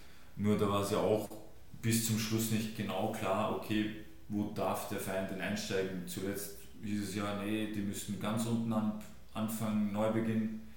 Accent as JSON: {"language": "German", "country": "Austria", "said": "Die Wiener sowieso ein spezielles Volk bei uns in Österreich gefühlt."}